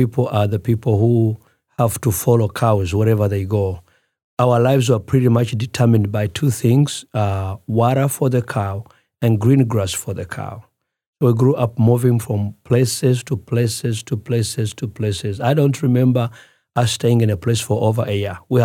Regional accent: Uganda; I was actually born in Uganda. Okay. I grew up in Uganda. I did not go to Rwanda until I was in my late 20s, actually.

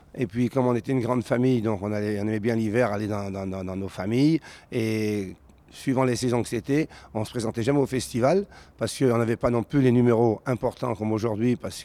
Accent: Paris, Île-de-France, France; Pour nous, on était des Parisiens. Moi, je suis né à Paris

